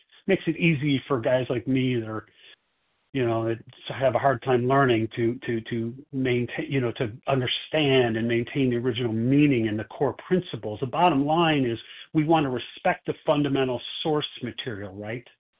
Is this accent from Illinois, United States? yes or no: yes; Chicago, Illinois, United States; I'm from Chicago, and I will be the host for the presentation today.